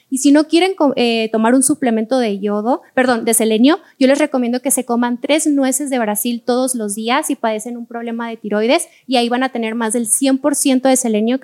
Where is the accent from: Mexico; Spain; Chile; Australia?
Mexico; Mexicali, Baja California; Yo vengo de Mexicali, pero doy consulta en línea.